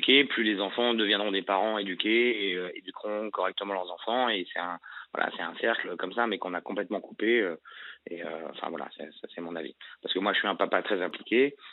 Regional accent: Île-de-France, France; Alors j'ai 48 ans, je suis d'Île-de-France.

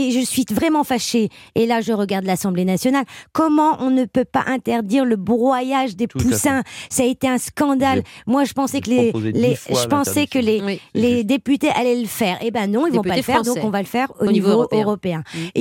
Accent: Hauts-de-France, France; Moi je viens du Nord-Pas-de-Calais et dans ma région c'est les Hauts-de-France.

